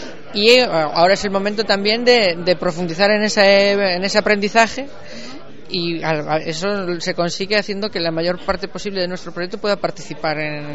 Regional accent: A Coruña, Galicia, Spain; De Galicia, de la esquina, del córner, justo antes de caer al mar.

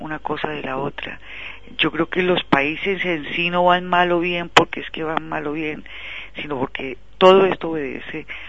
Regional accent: Colombia; now in Spain; si bien no quiero decir que todos seamos, como decimos en mi tierra, peras en dulce

